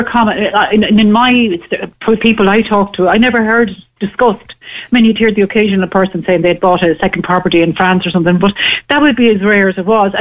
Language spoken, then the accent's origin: English; Dublin, Leinster, Ireland; my parents came to Dublin in the 50s, and they grew up, you know, so we were very much of a country background, with born and raised in Dublin